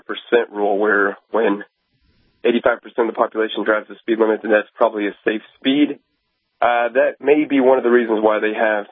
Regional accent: Texas, United States; I'm from Central Texas, and I recently took the family on a trip out to New Mexico.

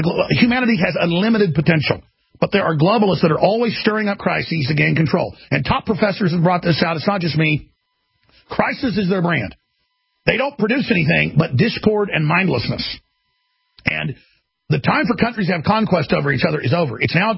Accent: the South, United States; and again, I'm from the South, I had family that were high up in it

